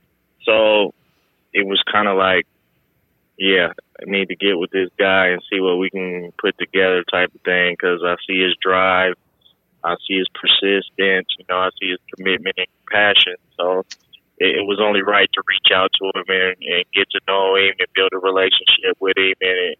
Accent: Reno, Nevada, United States; And a little background on myself, I'm born and raised in Reno.

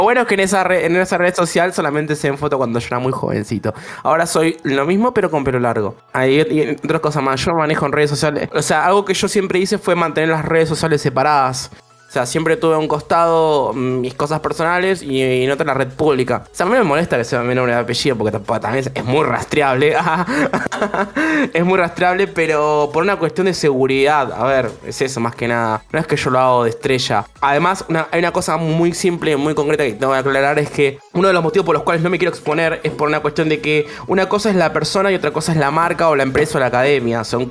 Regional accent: Buenos Aires, Argentina; Sí, soy de Buenos Aires, del centro

